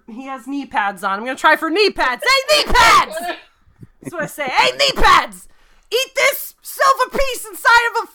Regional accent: New Jersey, United States; See, I grew up in New Jersey, alright? I grew up in New Jersey, so I know a little bit about New York, but not too much.

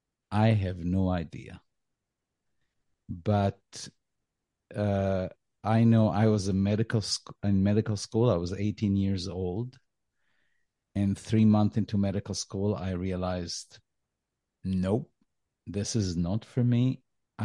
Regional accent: Israel; I grew up, of course, I knew I was Jewish, I grew up in Israel.

